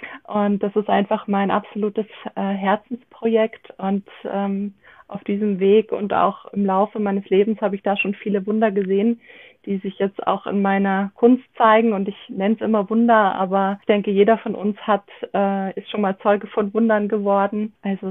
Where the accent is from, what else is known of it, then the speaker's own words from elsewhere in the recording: Munich, Bavaria, Germany; Ich bin ein Münchner Kindl, in München geboren, im Münchner Umland aufgewachsen. Und bin sehr idyllisch aufgewachsen